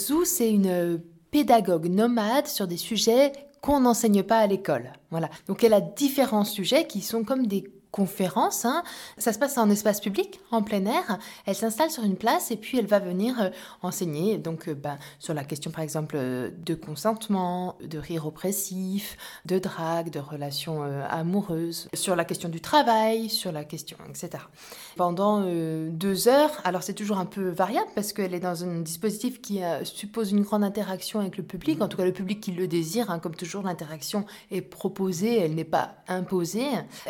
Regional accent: Besançon, Bourgogne-Franche-Comté, France; accent: Franc-Comtois; Ben moi, je suis originaire de Besançon. Donc, certains très habitués peuvent détecter des petites pointes d'accent franc-comtois, mais à vrai dire, assez peu.

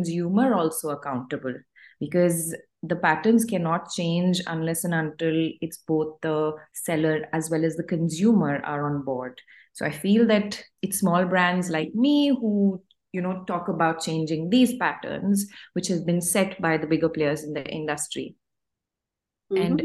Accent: India; now in Brussels, Belgium; I'm actually Indian. I have been living in Brussels for the past 8 years now. I've been living in Brussels for the past 8 years.

